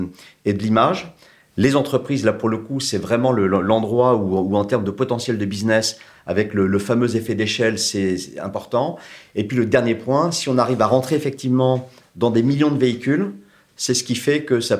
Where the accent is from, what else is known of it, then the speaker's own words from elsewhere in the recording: Toulouse, Occitanie, France; Je suis toulousain